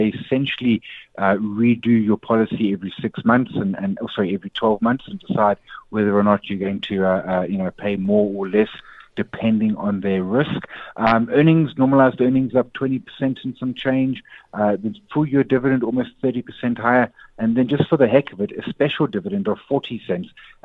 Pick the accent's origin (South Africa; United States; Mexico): South Africa; There's a lot as a South African consumer to be more confident about.